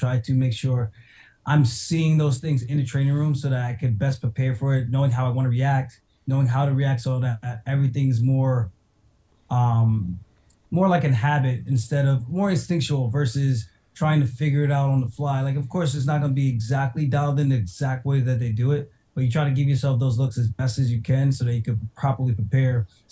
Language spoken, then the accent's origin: English; Uniondale, New York, United States; now in Massapequa, United States; I grew up in Uniondale. I actually now live in Massapequa.